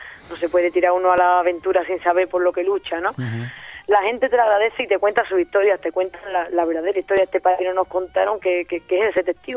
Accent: Andalusia, Spain; todo lo que es la historia de mi pueblo, de mi Andalucía, de mi país, que no conocía.

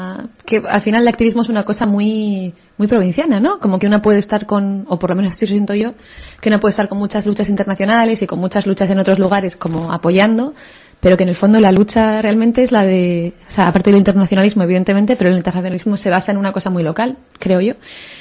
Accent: Bilbao, Basque Country, Spain; moved away as an adult; also born or lived in Paris; yo me fui de Bilbao, yo hice la carrera aquí en Deusto, y después me fui justo cuando terminé.

